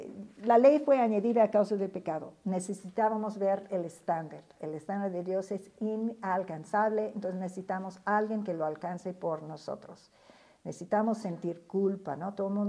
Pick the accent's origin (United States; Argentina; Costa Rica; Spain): United States; O sea, yo soy de Estados Unidos, ustedes son de México